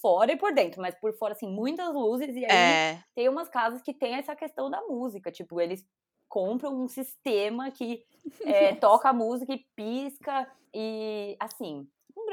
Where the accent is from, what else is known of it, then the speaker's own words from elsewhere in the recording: Brazil; now in United States; eu lembro de quando eu era pequena no Brasil, de ter algumas casas, tipo, já que a gente já sabia no meu bairro, que eram casas que iam decorar